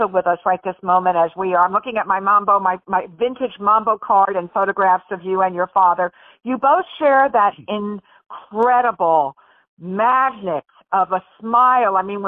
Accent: San Diego, California, United States; I'm from San Diego and the West Coast and now here.

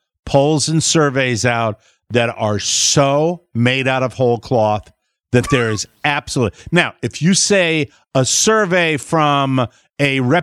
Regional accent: Glastonbury, Connecticut, United States; No, he's lying. It's my hometown.

